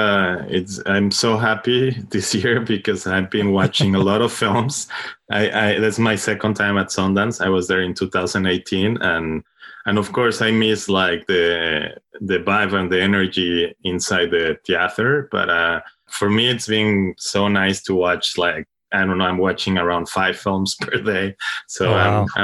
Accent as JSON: {"language": "English", "country": "Mexico", "second_language": "English", "moved": "yes", "lives_now": "Brooklyn, United States", "said": "I think I'm from Mexico, but I moved like around 10 years to Brooklyn."}